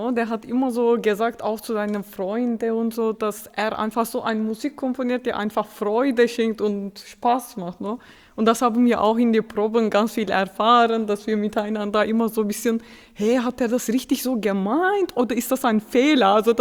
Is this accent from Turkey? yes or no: yes; Turkey; German is a second language; Ich komme aus der Türkei und ich fand plötzlich so, ich bin im Strand, in meinem Heimat